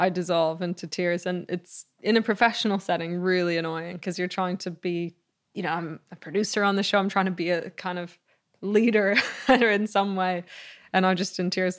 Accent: Canada; born there; I was born later in Canada, but Greece was every summer

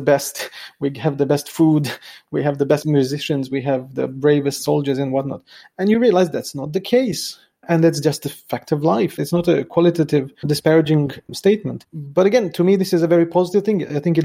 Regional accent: Romania; English is a second language; Well, every time I go back to Romania, to my hometown, for example, it only takes me about half an hour or an hour to get over the longing or the yearning

